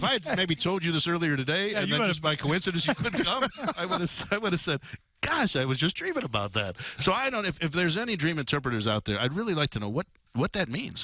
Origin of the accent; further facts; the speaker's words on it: Los Angeles, California, United States; Vin Scully, one of my idols growing up in Los Angeles, of course